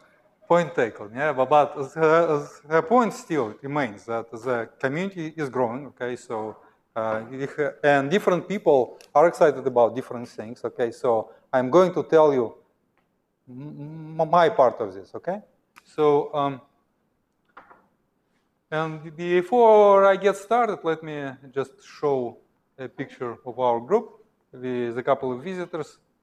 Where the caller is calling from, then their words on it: Reno, Nevada, United States; So I'm coming from Reno, Nevada, right?